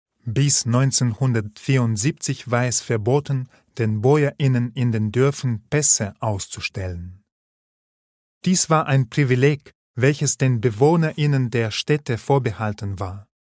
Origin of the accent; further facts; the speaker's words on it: Vileika, Minsk Region, Belarus; German is a second language; Meine Heimat. Aufwachsen in Belarus. Ich wurde in der Kleinstadt Vileika, 100 Kilometer nördlich von Minsk, geboren.